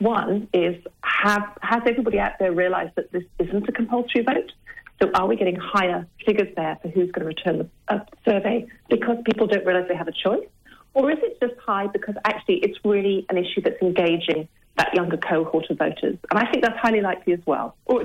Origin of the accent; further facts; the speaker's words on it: England, United Kingdom; now in Australia; You can tell by my accent, I'm a POM. And I come from a country where voting is not compulsory.